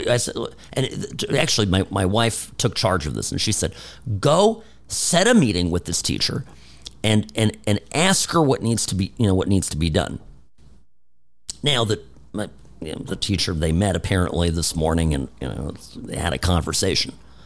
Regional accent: Irvine, California, United States; a lot, frankly, of my teachers growing up in Irvine Public Schools in California were nuts, okay?

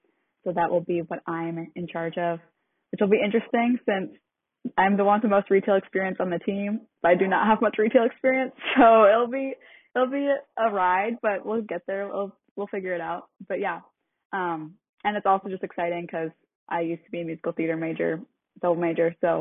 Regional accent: Madison, United States; I grew up here in Madison, so not far from home at all.

